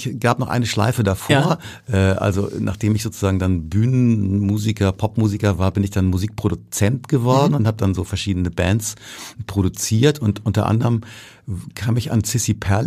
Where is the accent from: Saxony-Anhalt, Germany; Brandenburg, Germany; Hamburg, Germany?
Hamburg, Germany; ich war ja ein Prolet, ich kam ja aus, also meine Eltern lebten in Bahrenfeld und da mein Vater in Othmarschen der Organist war, bin ich auch in Othmarschen zur Schule gegangen